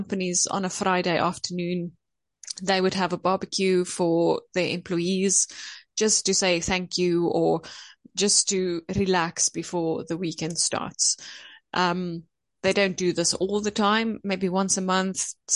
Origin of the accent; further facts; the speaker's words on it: South Africa; to show that I'm from South Africa, this is my heritage